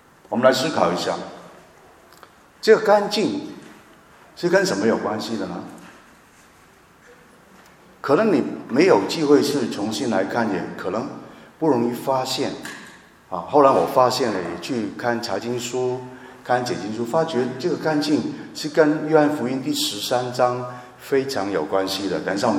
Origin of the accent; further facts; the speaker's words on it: Guangdong, China; accent: Cantonese-accented Mandarin; 我广东人很怕讲这个字，很怕讲错